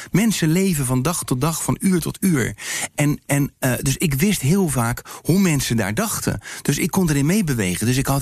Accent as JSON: {"language": "Dutch", "country": "Netherlands", "said": "Ik zeg, ik kom uit Nederland"}